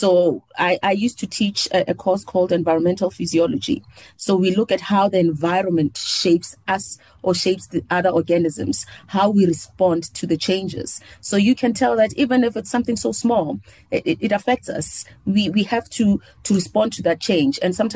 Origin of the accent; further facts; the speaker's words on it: Soweto, Gauteng, South Africa; because I grew up in Soweto, and back then we used to have frogs or toads everywhere.